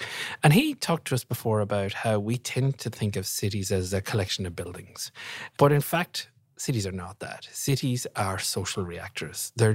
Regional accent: Ireland; So as my accent no doubt gives me away, I'm Irish originally, and I lived through the Celtic Tiger, very big economic boom in Ireland.

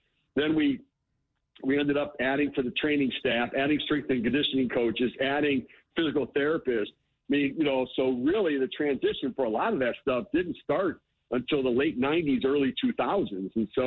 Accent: Detroit, Michigan, United States; You know, I was from Detroit.

